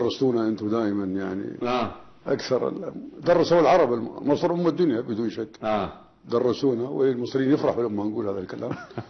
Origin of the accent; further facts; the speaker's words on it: Iraq; moved away; أعرف أنا أنفاس العراق من الجنوب إلى الشمال، عاصرت يعني ولو صار لي 50 سنة ما زرت العراق يعني. ولكن أعرف قومي وبلدي معرفة تامة، يعني عشت وياهم بالجنوب، عشت عند الأكراد، وعشت بالوسط